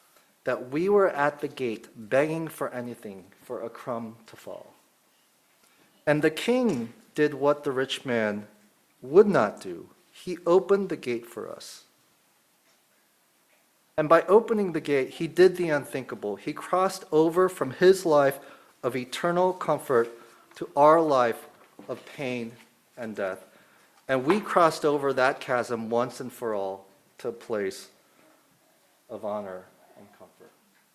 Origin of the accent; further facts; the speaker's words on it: South Korea; I shared earlier about growing up in Korea